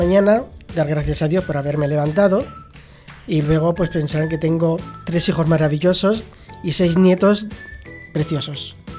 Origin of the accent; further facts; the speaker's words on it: Madrid, Community of Madrid, Spain; born there; nací en Madrid, en la calle Ercilla número 32.